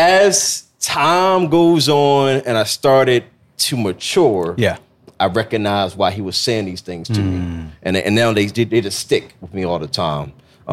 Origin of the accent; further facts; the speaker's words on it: Williamsburg, Virginia, United States; I'm from Williamsburg, Virginia. Shout out to 757.